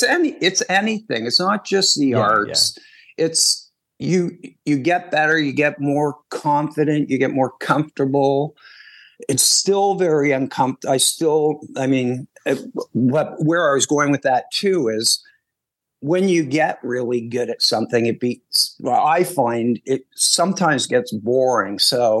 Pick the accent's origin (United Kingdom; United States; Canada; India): Canada; Montreal, Quebec; moved away as an adult; now in Toronto, Canada; I grew up in Montreal. I moved to Toronto when I was 31 to pursue it here.